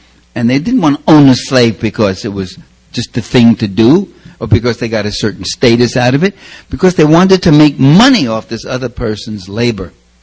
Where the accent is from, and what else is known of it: New York, United States